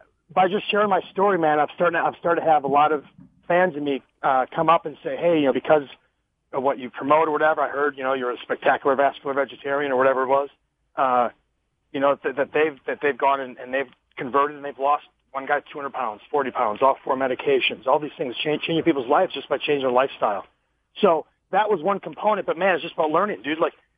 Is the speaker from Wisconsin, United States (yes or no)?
yes; Wisconsin, United States; just talks about my journey growing up in Wisconsin, the Midwest, dairy and brats and burgers